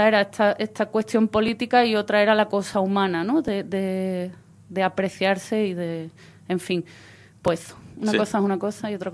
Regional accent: Ayamonte, Andalusia, Spain; Sí, yo soy de la Isla Canela, de la aldea de Punta del Mora, en la Isla Canela, en Ayamonte, en la frontera con Portugal.

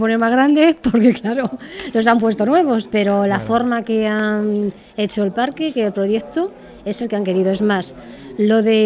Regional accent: Madrid, Community of Madrid, Spain; incluso yo soy de Madrid

